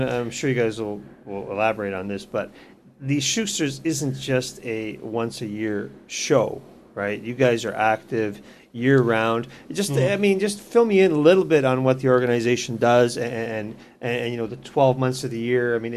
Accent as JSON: {"language": "English", "country": "Canada", "said": "we as Canadians, we as a Canadian industry, aren't out there promoting ourselves."}